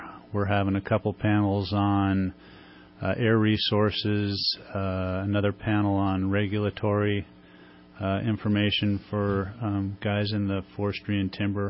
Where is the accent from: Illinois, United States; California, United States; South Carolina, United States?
California, United States; Yeah, no, I'm from Sonoma County originally, so wine and dairy, farming.